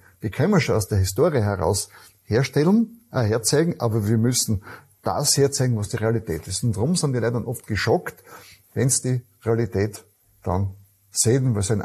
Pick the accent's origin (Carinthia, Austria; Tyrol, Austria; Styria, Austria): Styria, Austria; ich bin halt aus Südsteier